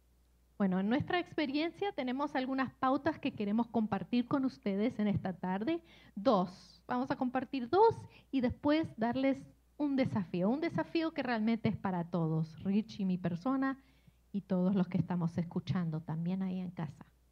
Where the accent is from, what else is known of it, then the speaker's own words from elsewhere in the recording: Buenos Aires, Argentina; moved away; Yo soy de Buenos Aires y ahí antes yo sentía que subía al bus o al tren o al subte y era parte de una comunidad